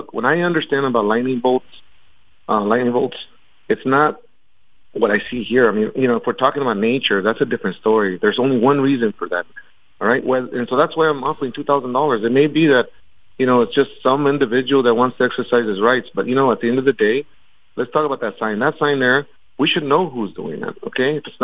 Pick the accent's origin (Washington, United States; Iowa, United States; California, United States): Washington, United States; I was raised in Eastern Washington, and, you know, I went to school with some children that were taught that kind of behavior.